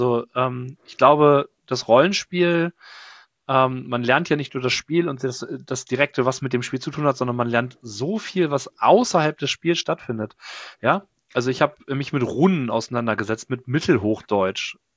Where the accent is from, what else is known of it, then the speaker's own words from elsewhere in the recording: Lower Saxony, Germany; Ist halt ein historisches Museum, da wo ich aufgewachsen bin. Burg Bederkesa, wenn ihr euch das mal angucken wollt, ist auch archäologisches Zentrum in im Cuxhavener Land.